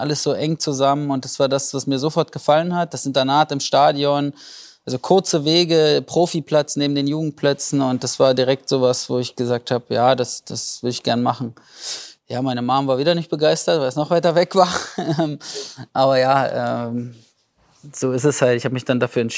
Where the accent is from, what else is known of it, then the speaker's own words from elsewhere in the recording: Hoyerswerda, Saxony, Germany; now in Düsseldorf, Germany; ich habe meine Heimat, mein Zuhause, meine Freunde, meine Familie wohnen halt alle in Hoyerswerda und Umgebung. Und das ist immer mein Zuhause. Also natürlich bin ich jetzt hier am Niederrhein ewig. Und Gladbach, Düsseldorf, wo ich auch wohne, sind schon ja dort, wo ich lebe und wo ich mich sehr wohl fühle.